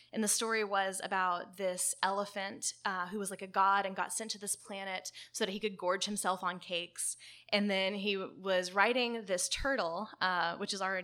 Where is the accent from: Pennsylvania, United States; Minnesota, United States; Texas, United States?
Texas, United States; And I'm from the South. I'm from Texas originally, and I've lived in the South most of my life.